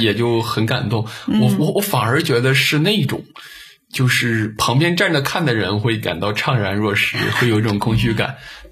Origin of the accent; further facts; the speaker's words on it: Northeast China, China; 因为有我们东北人这个敞亮的这个习惯啊